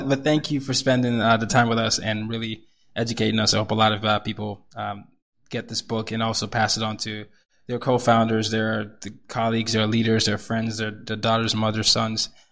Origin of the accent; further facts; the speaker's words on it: Nigeria; because she's half Nigerian. I'm Nigerian.